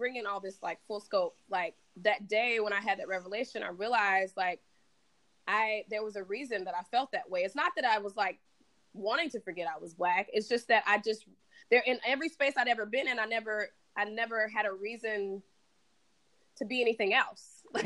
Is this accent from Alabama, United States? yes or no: yes; Alabama, United States; So I'm from the South, from Alabama, grew up in a, still today, pretty segregated, you know, small town, Black